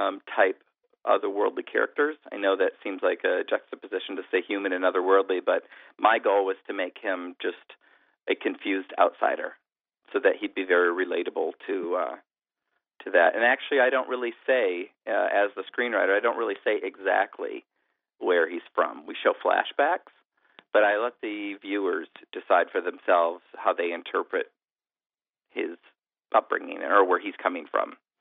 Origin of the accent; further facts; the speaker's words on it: Michigan, United States; You know, I grew up in Michigan, and I wanted to accurately reflect the Midwest in film